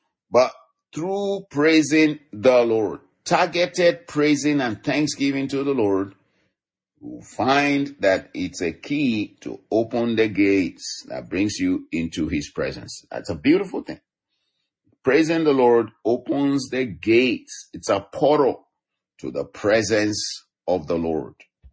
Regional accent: Nigeria; now in United States; And I love my heritage where I grew up from in Africa, in Nigeria.

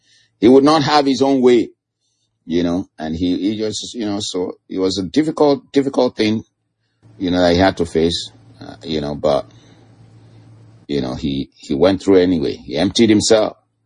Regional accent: Nigeria; moved away; I was coming from Nigeria years ago. I knew very little about all these sicknesses and diseases. And I came to this country, I started hearing all kinds of things.

